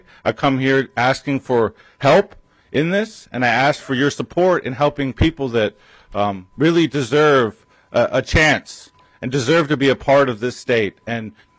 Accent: Minneapolis, Minnesota, United States; born there; I was born in Minneapolis as a result of the Indian relocation era. They dropped our families here without any services, and so our people lived in poverty.

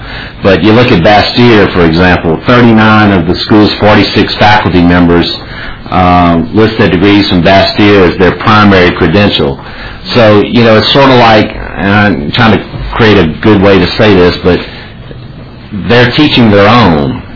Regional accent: Louisiana, United States; Pardon me, I'm from deep, deep South Louisiana, so if my accent sort of throws you off, I tend to talk too fast, just raise your hand and I'll slow down.

